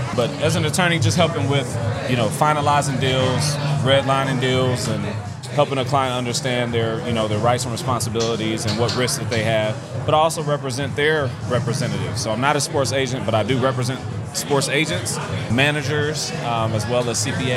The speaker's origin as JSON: {"language": "English", "town": "Dayton", "region": "Ohio", "country": "United States", "moved": "as an adult", "lives_now": "Atlanta, United States", "said": "I'm from Dayton, Ohio."}